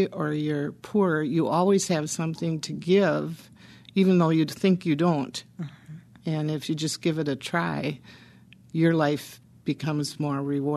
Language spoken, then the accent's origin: English; La Crosse, Wisconsin, United States; I was born and raised in La Crosse, went to Madison to school